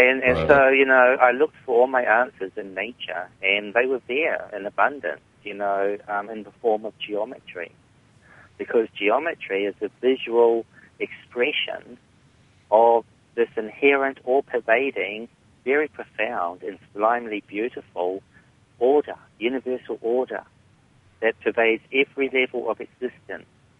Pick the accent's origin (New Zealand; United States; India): New Zealand; I grew up in the New Zealand country, and it was a very unusual upbringing. It was in a dysfunctional family.